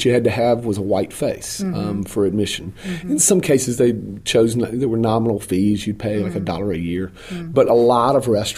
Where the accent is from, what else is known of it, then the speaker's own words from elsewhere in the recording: Oxford, Mississippi, United States; my hometown of Oxford, Mississippi